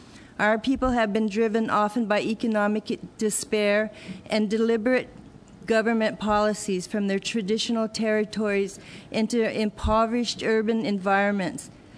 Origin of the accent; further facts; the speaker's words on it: Pine Ridge, South Dakota, United States; from born and raised in Pine Ridge, South Dakota.